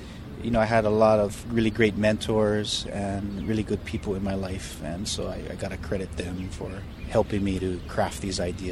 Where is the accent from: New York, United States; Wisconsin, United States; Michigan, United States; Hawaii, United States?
Hawaii, United States; I mean, for me, as a Hawaiian, you know, living today in 2015, I appropriate structures and tools that I didn't invent all the time.